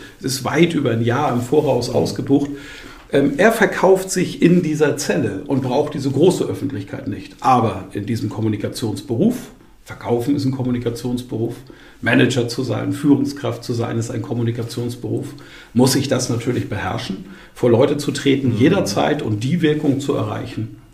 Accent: Bamberg, Bavaria, Germany; Ich moderiere seit vielen Jahren Volksfeste in Bamberg, in meiner Heimatstadt

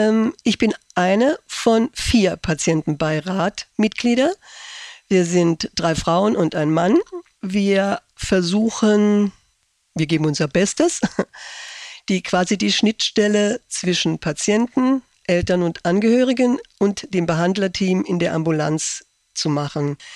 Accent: Saarland, Germany; bei uns im Saarland

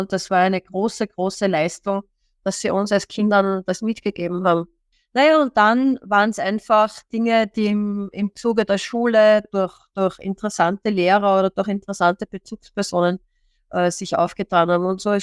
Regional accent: Salzburg, Austria; ich bin in Salzburg aufgewachsen und wir waren so in der peripheren Einflugschneise des Flughafens.

